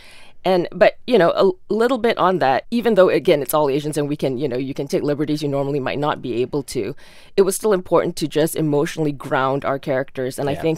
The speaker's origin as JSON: {"language": "English", "country": "Malaysia", "tie": "born or raised there", "moved": "as an adult", "lives_now": "United States"}